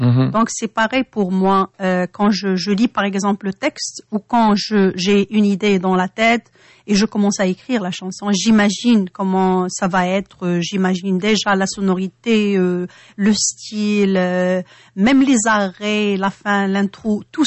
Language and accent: French; Morocco; parce que moi je suis marocaine, c'est tout.